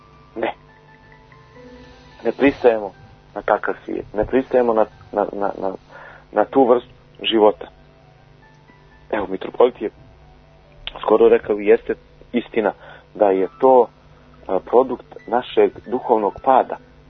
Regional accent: Montenegro; E zato se to dešava i kod nas u Crnoj Gori, gdje želimo da nametnemo sebe kao jedinu mjeru postojanja.

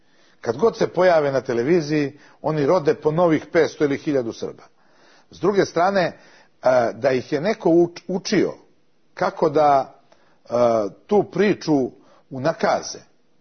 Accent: Serbia; ali ja vam ovdje odgovorno tvrdim da ja kao Srbin nikada to nisam planirao niti mislio.

